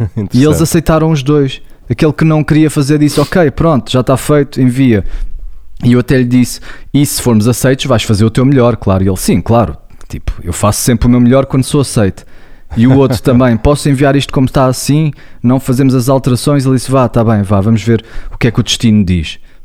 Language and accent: Portuguese; Portugal; Principal objetivo é esse, como terapeuta, como português